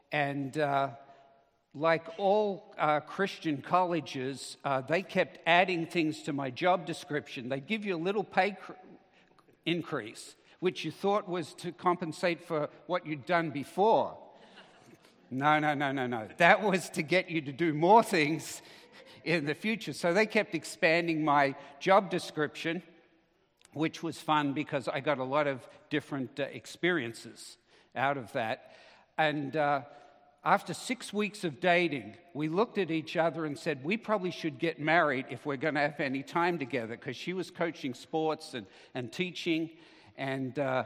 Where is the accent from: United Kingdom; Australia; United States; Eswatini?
Australia; accent: Australian; moved away as an adult; if you're wondering where the accent's from, I'm an Australian by birth. So, Brian and I can sometimes slip into some Aussie speak if we need to for that.